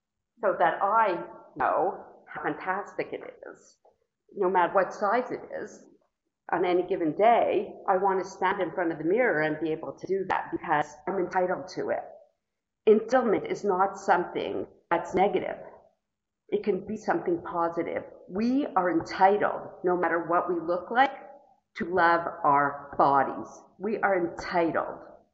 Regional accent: Montreal, Quebec, Canada; I'm a compulsive reader, and I'm from Montreal.

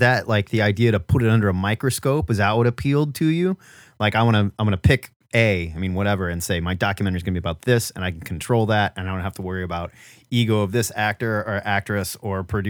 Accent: Nebraska, United States; I'm a Nebraska guy, so Midwest.

